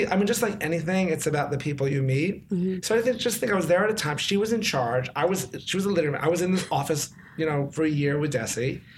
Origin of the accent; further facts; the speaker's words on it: New York, United States; If it was like sports, school, and like hip hop music, you know, growing up in New York.